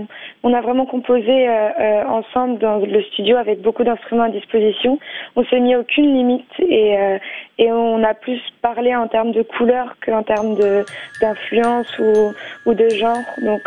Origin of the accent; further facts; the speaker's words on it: Saint-Nazaire, Pays de la Loire, France; C'est vrai que j'ai grandi à Saint-Nazaire, donc au bord de l'eau